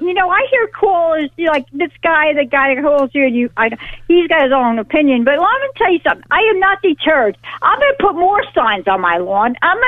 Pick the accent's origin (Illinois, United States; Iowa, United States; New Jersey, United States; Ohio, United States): New Jersey, United States; now in North Carolina, United States; I'm not a Southern lady. I'm from New Jersey. I moved to North Carolina.